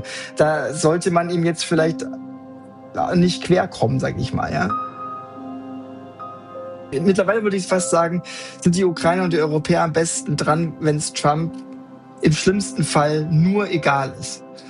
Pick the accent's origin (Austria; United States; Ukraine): United States; Texas; Also witzig, jetzt bist du quasi in meiner Heimat und ich in deiner fast.